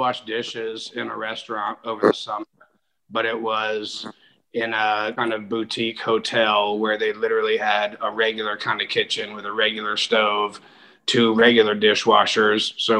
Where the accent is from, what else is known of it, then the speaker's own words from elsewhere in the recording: Geneva, Switzerland; we were in Geneva, which is on the French side. So I, you know, all my siblings and I all went to school in French. So we all. Family, you know, we all speak French fluently.